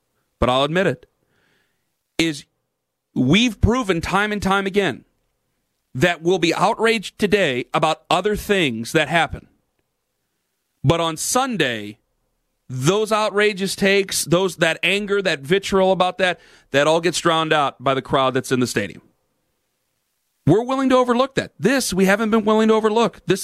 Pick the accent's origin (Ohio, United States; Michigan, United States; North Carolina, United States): Ohio, United States; Cleveland; I come from Cleveland, Ohio.